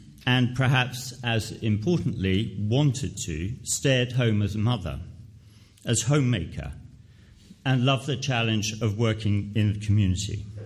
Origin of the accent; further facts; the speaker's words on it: England, United Kingdom; I come from an Anglican family, and as you can tell by my voice, I'm English.